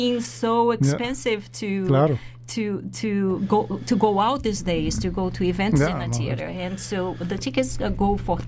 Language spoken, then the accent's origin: Spanish; Brazil; Spanish is a second language; Yo voy a hablar en español, porque en inglés, porque yo soy de Brasil. Mi español es muy, muy limitado.